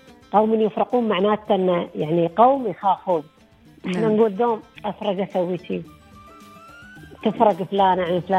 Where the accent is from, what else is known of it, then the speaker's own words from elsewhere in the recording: United Arab Emirates; accent: Emirati; لهجتنا الاماراتيه.